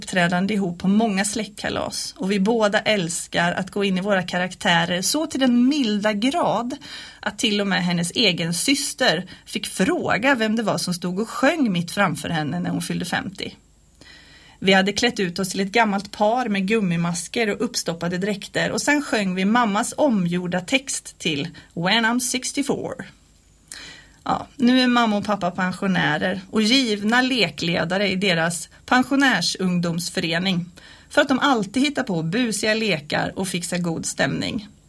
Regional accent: Vartofta, Västra Götaland County, Sweden; Jag växte upp i Vartofta. Ett litet samhälle, strax en mil utanför Falköping.

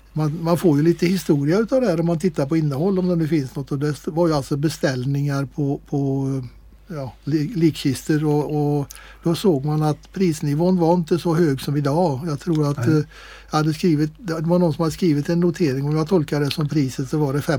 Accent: Åsarp, Västra Götaland County, Sweden; born there; jag är född i Åsarp, jag bor i Åsarp, så jag är inte Falköpingsbo egentligen, men har ju varit rätt mycket i Falköping. Och har ju bott i Åsarp

